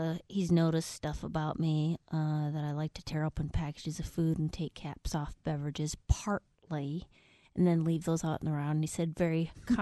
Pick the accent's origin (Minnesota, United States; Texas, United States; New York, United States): Minnesota, United States; now in Los Angeles, United States; I'm from Minnesota, so not really.